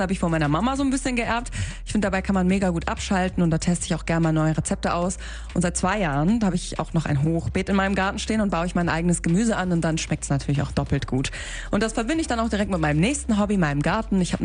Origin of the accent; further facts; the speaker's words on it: Solingen, North Rhine-Westphalia, Germany; born there; Ich bin zwar in Solingen geboren, aber mein Papa, der ist Kroate.